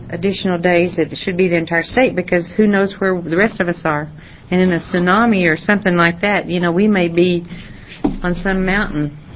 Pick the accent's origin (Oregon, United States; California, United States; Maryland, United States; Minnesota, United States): Oregon, United States; we're really from Yamhill County